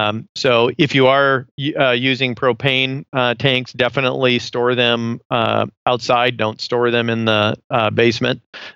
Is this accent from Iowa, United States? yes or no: yes; Iowa, United States; I grew up in Iowa, a little cold in the winter